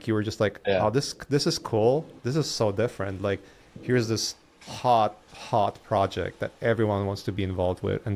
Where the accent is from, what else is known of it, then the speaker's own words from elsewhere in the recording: Poland; now in United States; grew up in Poland and education in Europe is free